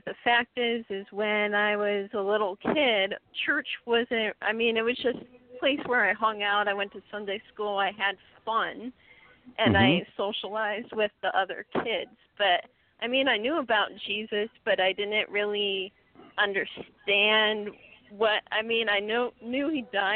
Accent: Ohio, United States; I'm from Ohio.

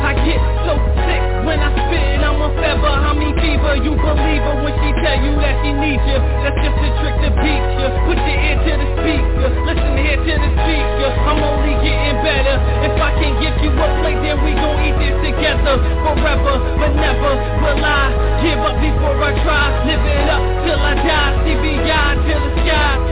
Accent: New Jersey, United States; I'm from Jersey in my stance, I'm Jersey when I walk. Somehow they confuse us with New York when we talk.

